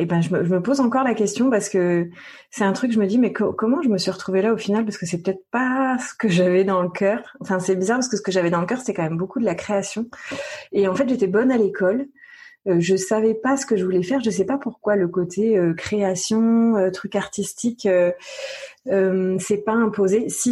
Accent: Saint-Lô, Normandy, France; born there; now in Nantes, France; je suis née en Normandie, à Saint-Lô, une petite ville pas belle du tout, parce que complètement détruite pendant la Seconde Guerre mondiale, mais une petite ville posée au milieu d'un département, la Manche, qui est juste magnifique, et à 25 km de la mer.

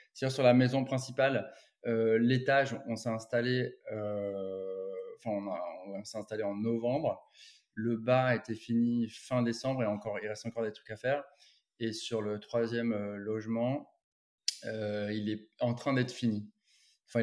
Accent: Carnac, Brittany, France; J'ai grandi ici à Carnac, la Trinité-sur-Mer. Alors, je dis souvent soit Carnac, soit la Trinité-sur-Mer parce que la maison est coupée en deux par la limite la Trinité-sur-Mer Carnac.

